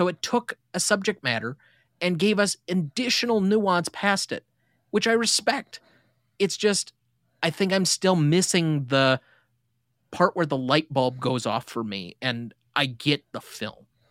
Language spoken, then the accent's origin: English; United States; partially because I'm American